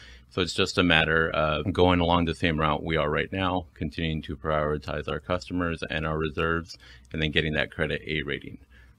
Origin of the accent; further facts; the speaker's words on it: Anaheim, California, United States; I was born in Anaheim, raised in Anaheim my whole life. I'm now a resident of Fullerton.